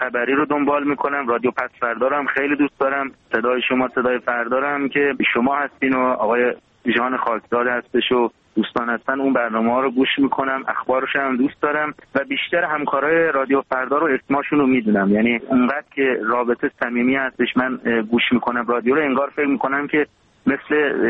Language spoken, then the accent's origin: Persian; Iran; now in Turkey; من خودم زمانی که از ایران خارج شدم، تنهایی اومدم به ترکیه